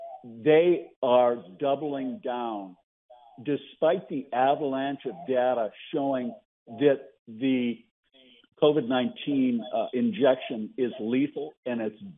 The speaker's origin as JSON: {"language": "English", "town": "Gulf Breeze", "region": "Florida", "country": "United States", "said": "And we are all from Gulf Breeze, Florida"}